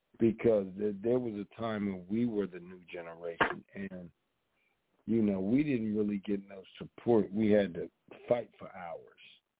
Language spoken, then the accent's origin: English; Hawthorne, California, United States; started off in Hawthorne before I went to my neighborhood, nigga. I was from Hawthorne.